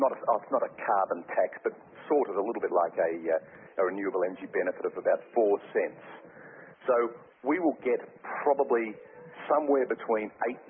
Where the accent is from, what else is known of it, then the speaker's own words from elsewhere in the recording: Australia; being Australian and working in Australia